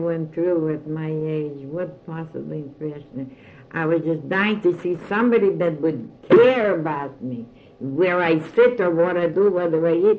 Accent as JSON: {"language": "English", "town": "Pittsburgh", "region": "Pennsylvania", "country": "United States", "said": "And I said, yes, I come from Pittsburgh."}